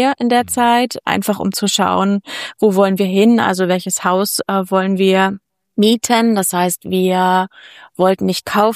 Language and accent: German; Northern Germany, Germany; now in Spain; sehr hoch für uns Flachländer, ich komme aus dem Norden